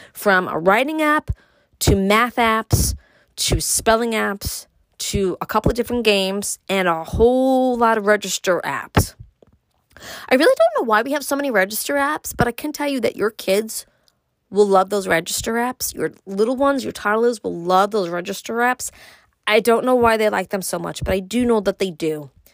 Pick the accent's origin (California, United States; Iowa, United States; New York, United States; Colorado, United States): New York, United States; Brooklyn; now in Upstate New York, United States; what it was like for me growing up in Brooklyn and then what it took for me to move to upstate New York.